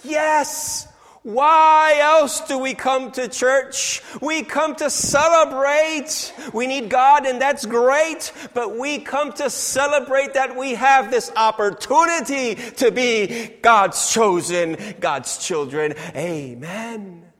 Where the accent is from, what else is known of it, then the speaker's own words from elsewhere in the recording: Brooklyn, New York, United States; born there; also born or lived in New Jersey; when we got to the United States, I took them around where I came from, where I was born in Brooklyn.